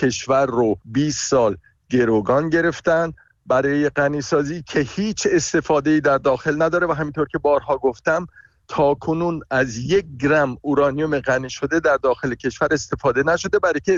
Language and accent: Persian; Iran; به عنوان یک ایرانی من بارها گفتم